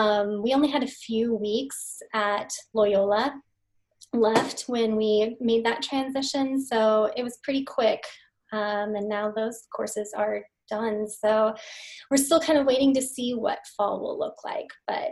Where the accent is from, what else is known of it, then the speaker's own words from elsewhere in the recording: Jefferson City, Missouri, United States; one of the characters is from near my hometown of Jefferson City, Missouri.